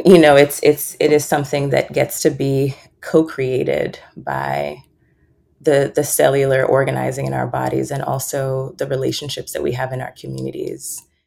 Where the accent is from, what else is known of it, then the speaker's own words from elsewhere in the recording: Nigeria; growing up in Nigeria, my family had limited access to electricity.